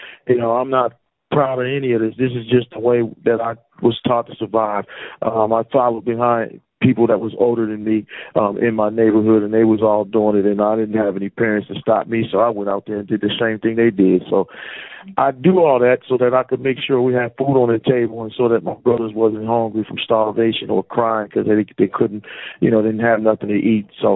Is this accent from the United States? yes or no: yes; Baltimore, Maryland, United States; I'm born and raised in Baltimore City, Maryland. I come from a neighborhood on the southwest side of the city called Westport.